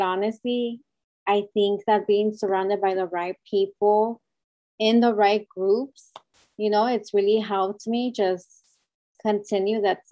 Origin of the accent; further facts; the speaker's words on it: Los Angeles, California, United States; So I'm from East LA. I'm from a community. I come from a community of Hispanics and Latinos, Latinx. So yeah, that's where I was born from.